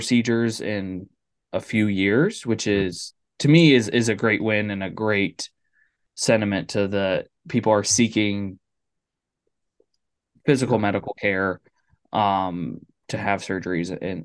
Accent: Ohio, United States; So I'm originally from Ohio, but I live out here in Connecticut now.

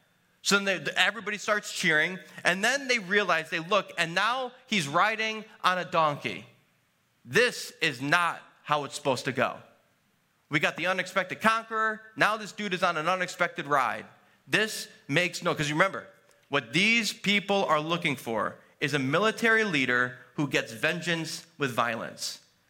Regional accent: Ilion, New York, United States; I was from Ilion. No one knows what Ilion is.

